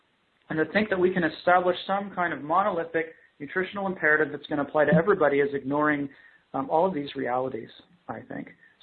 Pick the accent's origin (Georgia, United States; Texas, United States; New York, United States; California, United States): Texas, United States; now in Canada; I'm from Texas. My physiology was developed in Texas.